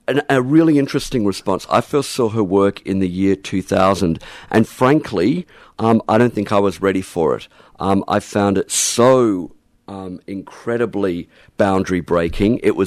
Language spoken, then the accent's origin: English; Brisbane, Queensland, Australia; I was actually born and bred in Brisbane, so this is my fourth cultural experience of a capital city.